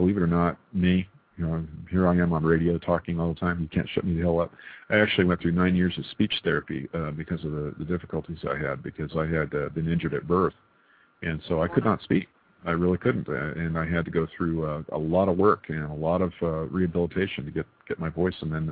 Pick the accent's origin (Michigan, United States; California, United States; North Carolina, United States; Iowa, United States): California, United States; I grew up in the Sierra Nevadas and running around all through the the mountains up there